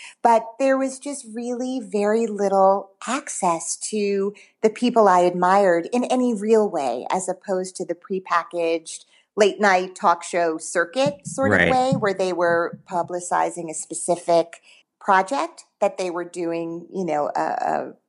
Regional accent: Teaneck, New Jersey, United States; I grew up in Teaneck, New Jersey.

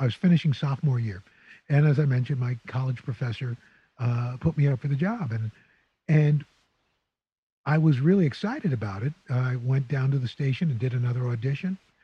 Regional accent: New York City, New York, United States; So I grew up in New York City, greatest city in the world.

